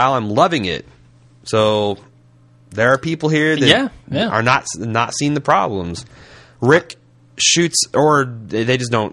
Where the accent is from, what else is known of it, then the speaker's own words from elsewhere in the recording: Indianapolis, Indiana, United States; accent: southern; also born or lived in Texas; I'm actually born and bred in Indianapolis, and yep, I've been told many times I have a southern accent. I did spend a few years as a teenager down in Texas. Maybe I picked it up there.